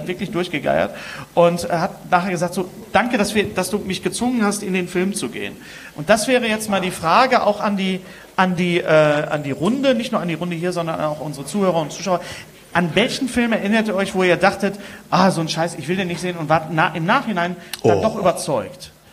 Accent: North Rhine-Westphalia, Germany; Ich komme ja aus der Gegend. Und es gibt in Bochum

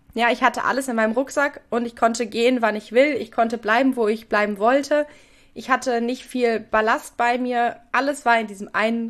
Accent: Marburg, Hesse, Germany; in Marburg, in Hessen.

